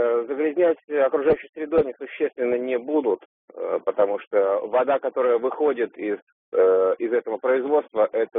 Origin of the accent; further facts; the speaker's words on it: Saint Petersburg, Russia; я из Петербурга.